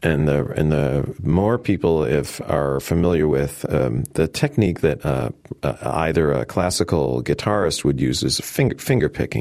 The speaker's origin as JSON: {"language": "English", "town": "Chicago", "region": "Illinois", "country": "United States", "tie": "born or raised there", "said": "I grew up in Chicago."}